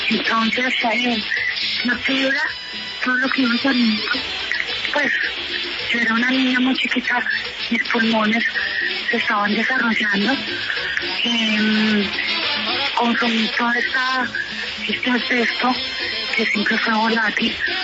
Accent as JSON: {"language": "Spanish", "region": "Bogotá", "country": "Colombia", "tie": "born or raised there", "said": "Les cuento que yo nací en Bogotá, que mi madre me llevó a vivir a un barrio llamado Pablo Neruda, que queda llegando a Ciudadén. Y en esa época pues me llevó a vivir de ahí hasta los 17 años."}